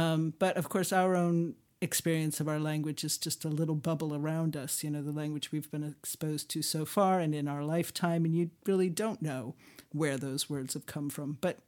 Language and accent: English; United States; now in United Kingdom; when I came over here and found that a lot of the rules that I'd been taught in school in America as being proper English were not the way people use language over here.